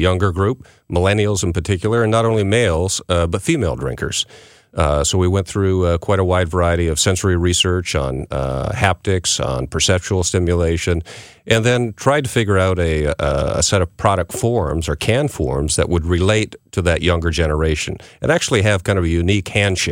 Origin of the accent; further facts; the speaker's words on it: Prince Edward County, Ontario, Canada; I'm from Prince Edward County, which is right at the 12 o'clock position of Lake Ontario. Grew up on a tender fruit farm, cherries and apples.